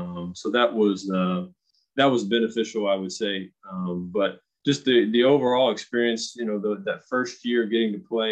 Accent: Tennessee, United States; But growing up in Tennessee, the town that I grew up in, we don't have in my hometown, there's no red light or anything.

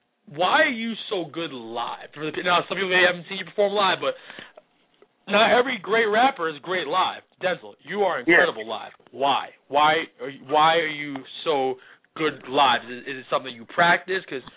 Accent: New York City, New York, United States; But we're both from the North Bronx. I mean, I grew up off Gun Hill.

